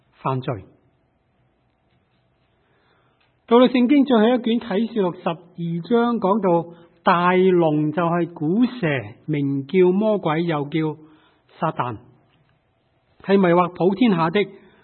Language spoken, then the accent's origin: Chinese; China; 今天我们中国人的新年是十二生肖当中的蛇年。